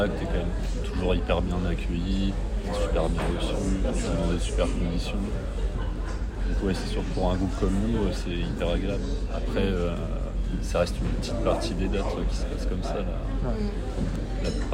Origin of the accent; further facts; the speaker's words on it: Brittany, France; on a joué plus dans l'Ouest étant donné qu'on est originaire de Bretagne, tu vois.